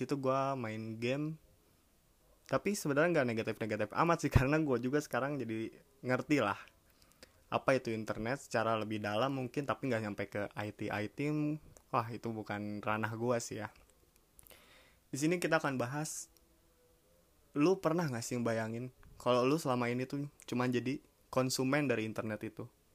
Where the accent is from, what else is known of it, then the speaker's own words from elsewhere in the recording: Bandung, West Java, Indonesia; born there; Gue lahir di Bandung tahun 97, tepatnya tanggal 9 bulan September.